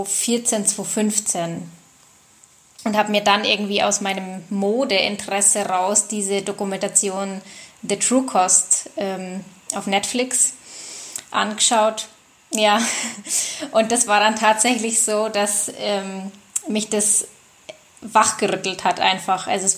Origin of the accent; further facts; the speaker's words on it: Lenggries, Bavaria, Germany; Ich bin ja in Lenggries aufgewachsen. Das ist so ein 9000-Einwohner-Dorf, eine Stunde weg von München.